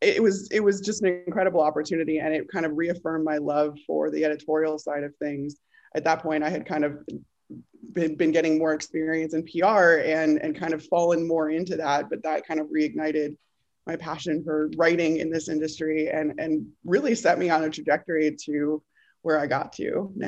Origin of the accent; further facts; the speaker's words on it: Chicago, Illinois, United States; I grew up in Chicago. We had two baseball teams, you know, to choose from.